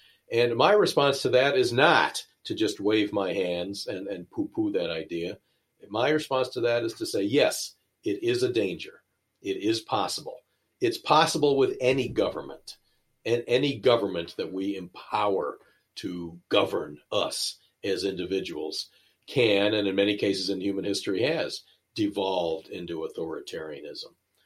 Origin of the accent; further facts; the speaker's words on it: United States; I'm an American and I love my country